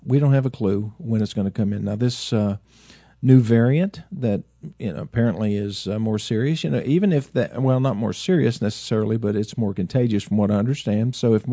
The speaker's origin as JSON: {"language": "English", "region": "Tennessee", "country": "United States", "tie": "born or raised there", "also_born_or_lived": "West Virginia", "said": "my birth state, my home state is Tennessee. My birth state is West Virginia."}